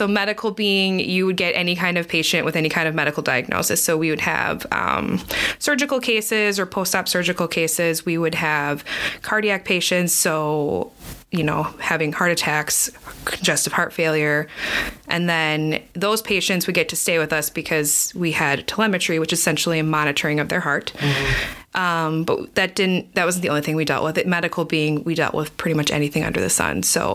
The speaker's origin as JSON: {"language": "English", "town": "Oak Creek", "region": "Wisconsin", "country": "United States", "tie": "born or raised there", "said": "I'm kind of a local person from here. I grew up in Oak Creek. So I knew the community."}